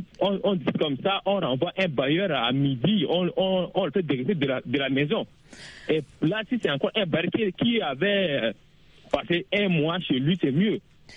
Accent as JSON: {"language": "French", "country": "Chad", "lives_now": "Cameroon", "said": "moi, actuellement, je suis au Cameroun, mais je suis tchadien."}